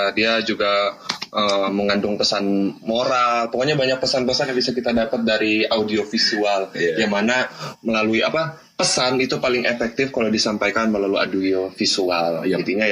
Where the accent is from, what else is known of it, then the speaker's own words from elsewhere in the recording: Banten, Indonesia; now in Bandung, Indonesia; Gue asalnya dari Banten, cuman memutuskan untuk merantau ke Bandung.